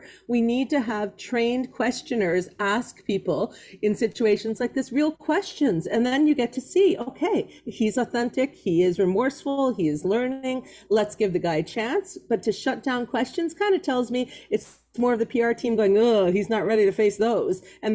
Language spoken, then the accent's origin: English; Quebec, Canada; I grew up in Quebec, never heard the term, right?